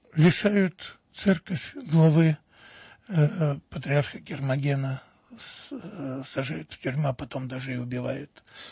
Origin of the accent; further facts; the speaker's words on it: Pereslavl-Zalessky, Yaroslavl Oblast, Russia; В Переславле, а я родом из Переславля